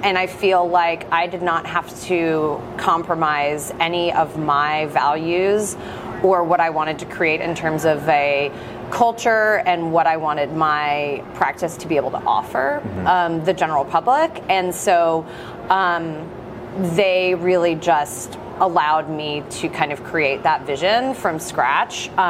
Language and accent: English; Atlanta, Georgia, United States; So I grew up in Atlanta, and I wanted to be a horse vet.